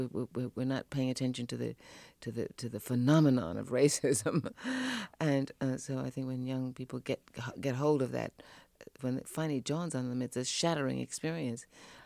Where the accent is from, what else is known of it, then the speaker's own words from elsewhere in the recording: Harlem, New York, United States; we lived in a very rich community and Harlem, you know, I grew up in Harlem.